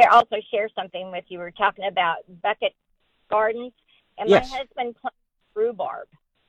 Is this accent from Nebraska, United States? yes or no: yes; Nebraska, United States; We're from Nebraska, so I've been known to bring it home in a suitcase back then.